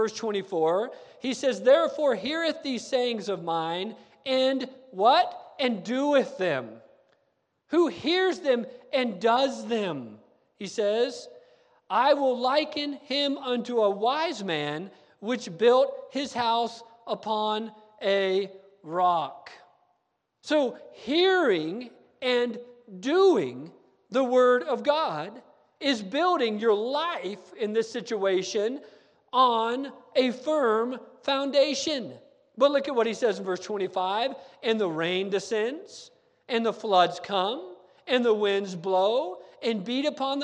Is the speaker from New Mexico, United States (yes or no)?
yes; New Mexico, United States; Well, I'm from New Mexico, you understand, and there's a lot of shifting sand and a lot of buildings that sink in New Mexico.